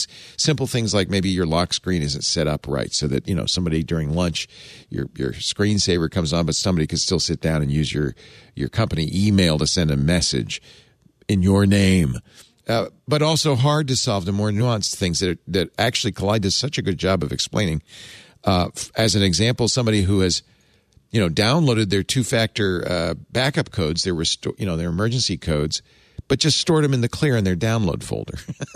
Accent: Cranston, Rhode Island, United States; accent: Cranston; My Cranston accent's shining through.

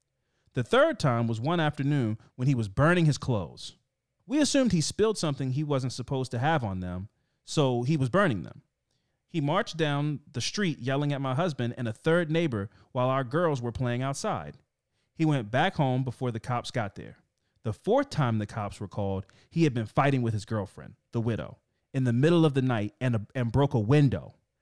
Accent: Connecticut, United States; now in Maryland, United States; So I moved to Maryland from Connecticut.

